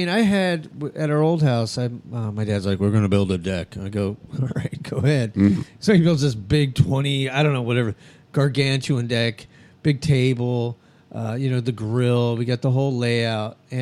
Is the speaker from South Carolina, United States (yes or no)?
no; New Mexico, United States; also born or lived in San Diego; I never been. I didn't grow up here. I grew up in New Mexico. Nobody hunted out there, and then I was moved here from